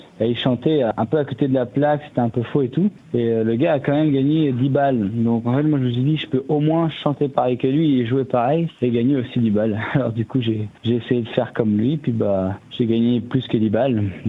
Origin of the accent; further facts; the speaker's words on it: Le Mans, Pays de la Loire, France; born there; je suis né au Mans, j'ai commencé à jouer dans la rue du Mans vers 16 ans